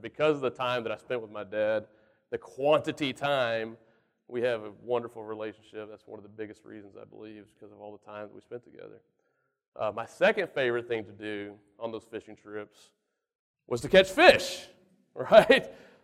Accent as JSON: {"language": "English", "town": "Galveston", "region": "Texas", "country": "United States", "tie": "born or raised there", "said": "Growing up, I spent a lot of time on the water. I grew up near Galveston. I'm from a multi-generational family of fishermen."}